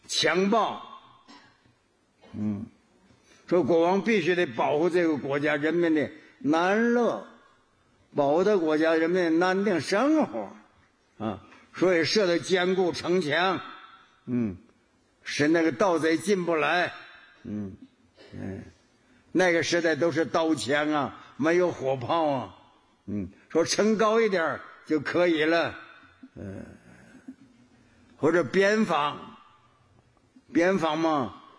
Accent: Northeast China, China; 我小时候在我们东北修城堡，一个村落，我这个村子修城堡。

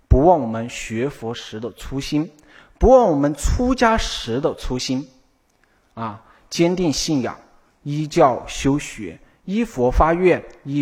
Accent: China; born there; 让我出生在这个新时代的中国，能够啊感受到这个信仰的这个自由

